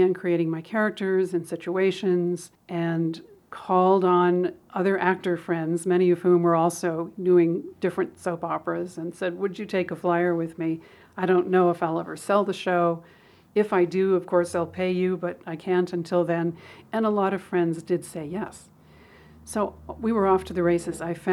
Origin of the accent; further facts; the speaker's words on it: Tokyo, Japan; also born or lived in New York City / Los Angeles; I grew up in Tokyo, 11 million people at the time. Then I lived in New York City. Then I lived in Los Angeles.